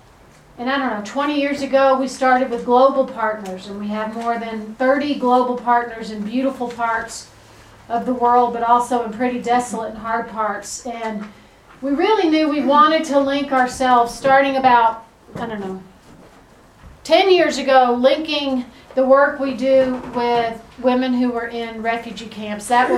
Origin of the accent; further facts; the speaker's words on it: Nashville, Tennessee, United States; I'm from Nashville, Tennessee, and I'm sorry if you need a translator for my accent. My parents were actually both from New York, and we moved when I was a little kid